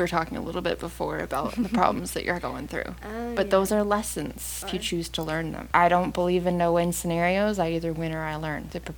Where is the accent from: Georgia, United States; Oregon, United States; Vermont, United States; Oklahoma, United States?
Vermont, United States; But growing up in Vermont, really all you do is go mudding and you drink. There's not much to do up there.